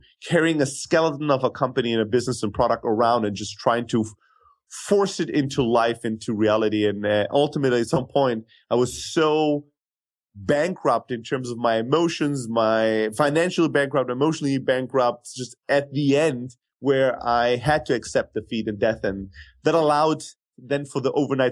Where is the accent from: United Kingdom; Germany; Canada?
Germany; moved away as an adult; now in United States; So I'm originally from Greece, born and raised in Germany, though. So I have the best and the worst that Europe has to offer.